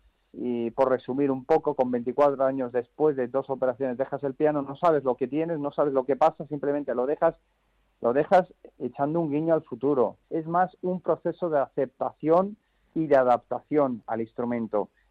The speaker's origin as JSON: {"language": "Spanish", "town": "Málaga", "region": "Andalusia", "country": "Spain", "tie": "born or raised there", "said": "un concierto en Málaga, en mi ciudad natal"}